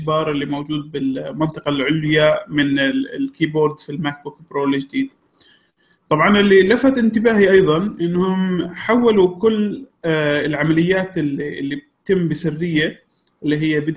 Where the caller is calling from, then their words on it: Saudi Arabia; فانا من السعوديه بسجل